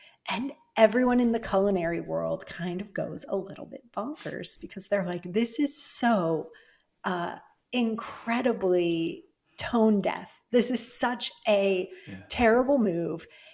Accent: Seattle, Washington, United States; He's also from my hometown originally. He's from Seattle, and he is Italian, and I am as well.

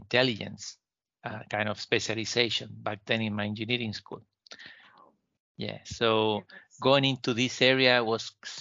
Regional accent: Chile; I come from Chile, and a few of my professors back then had done their PhDs abroad, most of them abroad.

